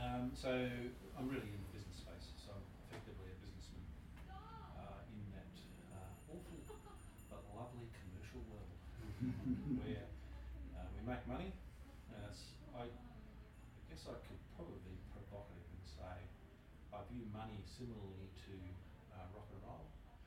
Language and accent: English; Darwin, Northern Territory, Australia; I come from Darwin too